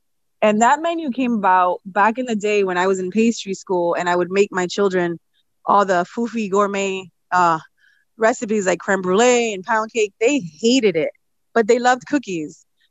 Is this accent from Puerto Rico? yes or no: yes; Puerto Rico; I'm from Puerto Rico, so we eat a lot of flan and guava.